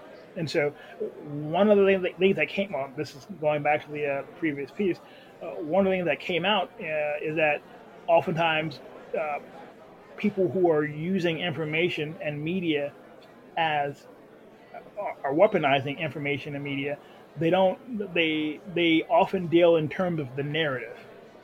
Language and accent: English; St. Louis, Missouri, United States; I'm from St. Louis, and there are plenty of people that are armed